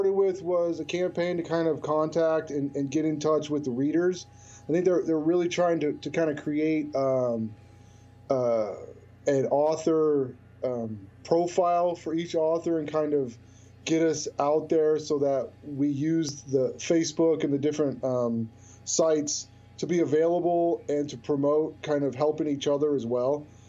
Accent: United States; when I was a teenager, you know, being an American, we thought that America is the center of the universe.

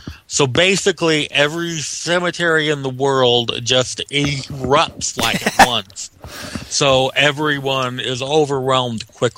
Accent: Missouri, United States; My home state is Missouri, so I kind of picture it there. Kind of in the Ozarks, which I live in, kind of the edge of.

